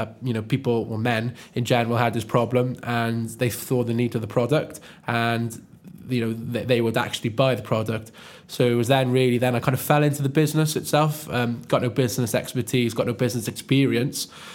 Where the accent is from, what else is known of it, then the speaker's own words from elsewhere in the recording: Cardiff, Wales, United Kingdom; I'm 24, I'm from Cardiff